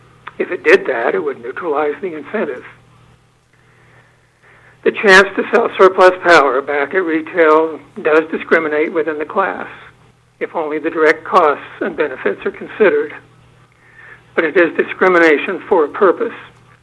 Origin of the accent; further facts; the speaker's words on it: Utah, United States; now in Virginia, United States; I grew up in Utah, and I have a residence there, but I am currently working in Virginia.